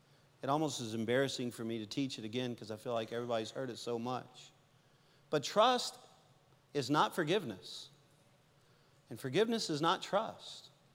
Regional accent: Louisiana, United States; I don't know how to multiply. I'm a Cajun.

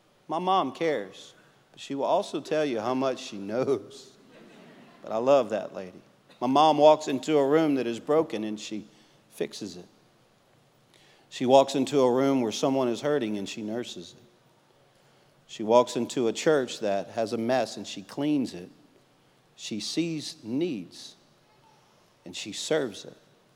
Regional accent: Louisiana, United States; And by being a Cajun, I thought it was like, it was a meal.

